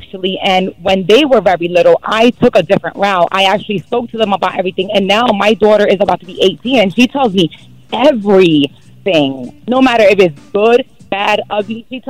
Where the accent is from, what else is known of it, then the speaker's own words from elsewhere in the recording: Paterson, New Jersey, United States; I was raised in Patterson.